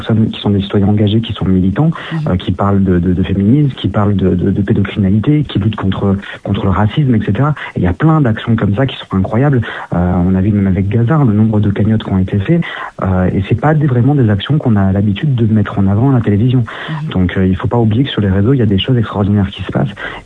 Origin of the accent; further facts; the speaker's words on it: Nice, Provence-Alpes-Côte d'Azur, France; Moi, je ne suis pas de Paris, je suis de Nice.